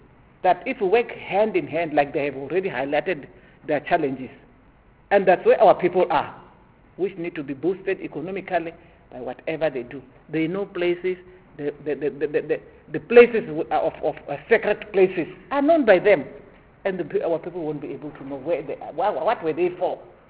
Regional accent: South Africa; If we say that we are South African, like King Koshi Kutama even indicated Ghanaians, not long they've beaten us.

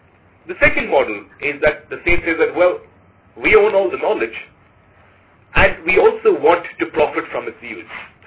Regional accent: South Africa; if I, as a South African, would like to use some of this traditional knowledge commercially

